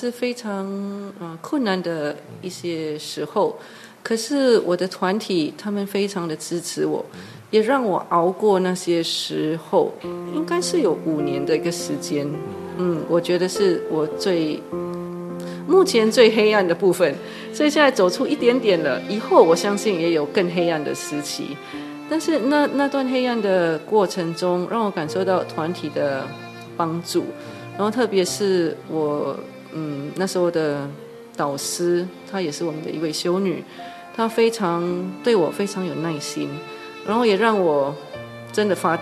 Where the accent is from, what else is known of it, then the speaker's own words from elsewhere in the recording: Singapore; Chinese is a second language; now in Taiwan; 因为我是新加坡人，然后来到台湾，我觉得语言是一个很大的问题，因为我的背景，我好像在学校学中文